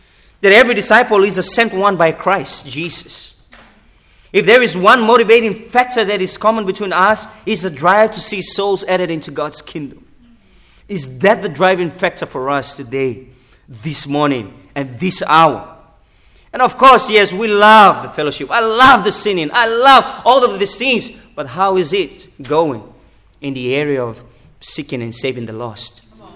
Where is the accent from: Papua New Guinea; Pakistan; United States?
Papua New Guinea; I'm from Papua New Guinea. I'm from the third world country. I've been to Australia many times. I've been to the States. I've been to Fiji.